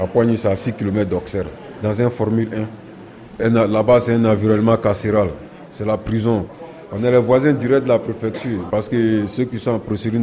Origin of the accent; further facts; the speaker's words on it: Côte d’Ivoire; moved away as an adult; now in France; Je viens de la Côte d'Ivoire. Je suis quitté là-bas fin 2012, novembre.